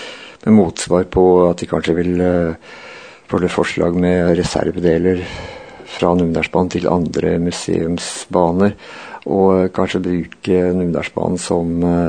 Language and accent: Norwegian; Nore og Uvdal, Buskerud, Norway; Ordføreren i Nord-Uvdal, der jeg kommer fra